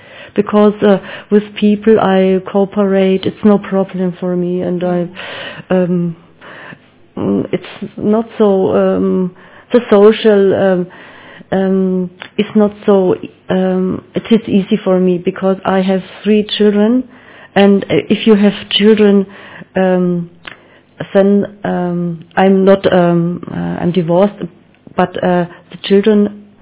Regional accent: Germany; English is a second language; We are seven from Germany, and this is Sister Jutta. Yeah, from Germany.

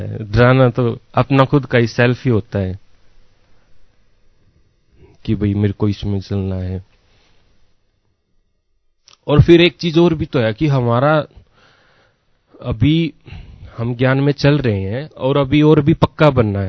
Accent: Rohtak, Haryana, India; और मैं रोहतक हरियाणा से बिलोंग करता हूं

